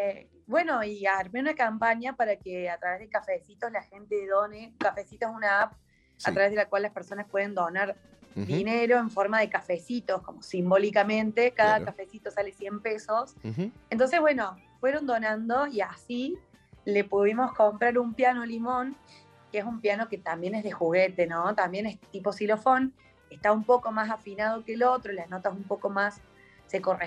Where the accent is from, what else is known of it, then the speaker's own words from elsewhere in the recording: Córdoba, Argentina; somos de Córdoba